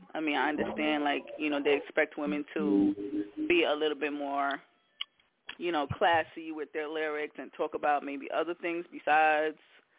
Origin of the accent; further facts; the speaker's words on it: Brooklyn, New York, United States; Let's see. Artists that inspired me were people like, because, you know, I'm from Brooklyn, so people like … those are the people who inspire me